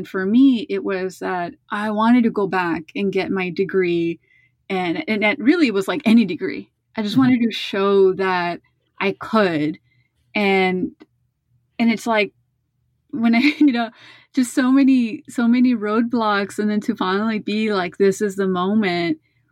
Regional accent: Los Angeles, California, United States; I grew up in Boyle Heights, which is like in East LA. And, you know, the West Side is like a world away.

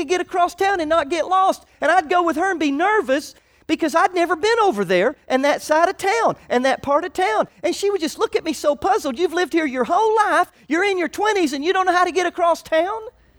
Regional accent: Orla Vista, Florida, United States; also born or lived in Orlando; I was born in Orlando, Florida some years ago, and downtown Orlando was a dirt road when I was born. And it got bigger too fast for my family, and we wound up moving to a suburb of Orlando called Orla Vista.

